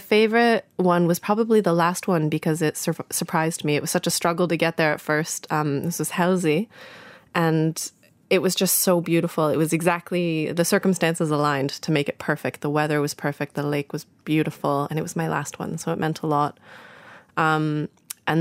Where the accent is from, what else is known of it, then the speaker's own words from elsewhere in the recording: Canada; also born or lived in Toronto; now in Berlin, Germany; when I grew up in Canada, I had been very afraid of lakes and of swimming